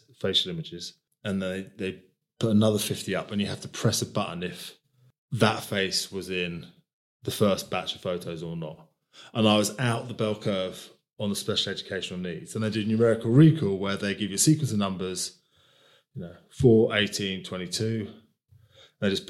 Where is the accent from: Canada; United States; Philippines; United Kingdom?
United Kingdom; London; I grew up in London, cycled around London all my life.